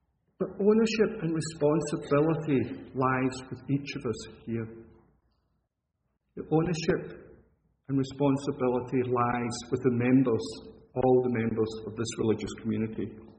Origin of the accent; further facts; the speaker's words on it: Scotland, United Kingdom; my home country, Scotland